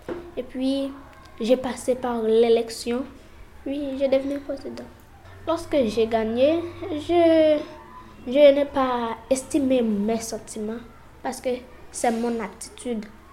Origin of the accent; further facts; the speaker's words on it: Haiti; Et puis, moi, je suis haïtien.